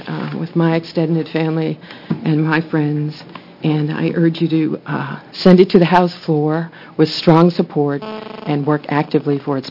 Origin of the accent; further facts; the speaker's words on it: Corvallis, Oregon, United States; I'm from Corvallis, Oregon.